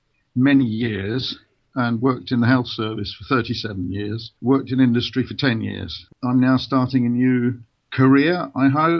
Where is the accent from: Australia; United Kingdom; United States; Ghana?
United Kingdom; Brighton, South East England; I'm from Brighton.